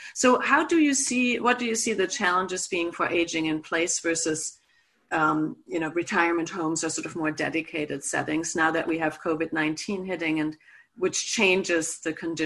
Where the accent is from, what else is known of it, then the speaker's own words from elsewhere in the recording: Germany; So I'm from Germany